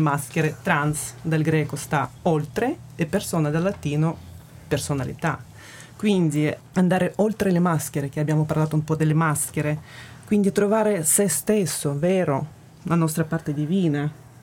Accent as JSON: {"language": "Italian", "country": "Russia", "lives_now": "Italy", "said": "perché arrivo dalla Russia e in Russia noi portiamo anche nome del padre."}